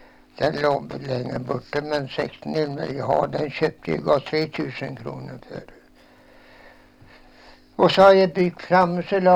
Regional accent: Tegneby, Västra Götaland County, Sweden; Ja, jag är född i Tegnebysocken.

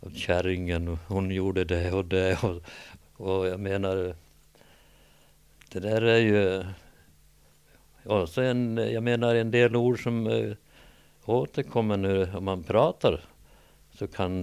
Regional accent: Näs, Sweden; born there; Men här nu i, som sagt var, i Näs, där jag är född, där talar vi ju som jag kanske låter nu.

